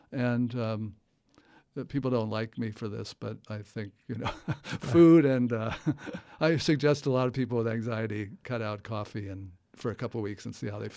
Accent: Ohio, United States; I grew up in Ohio and in the Midwest.

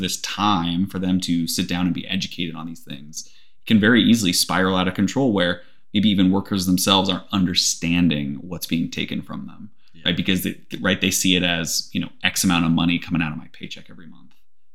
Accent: United States; it feels, frankly, bad as an American

